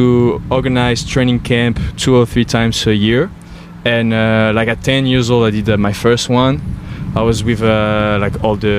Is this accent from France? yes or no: yes; Grenoble, Auvergne-Rhône-Alpes, France; I'm from the Alps, uh-huh. from Grenoble, close to Lyon.